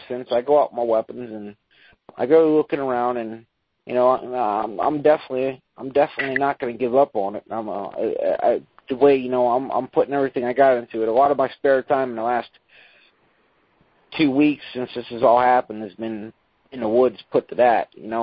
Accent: Pennsylvania, United States; Okay, I'm from Southern PA. I'm literally about a 45-minute drive from Mountaineer Racetrack in West Virginia.

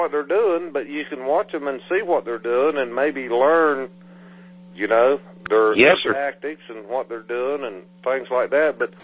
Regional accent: West Virginia, United States; moved away; You know, I grew up in West Virginia.

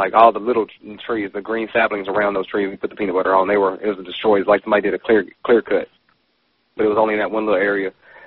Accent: Arkansas, United States; First of all … I'm from South Arkansas, Union County, to be a little bit more specific.

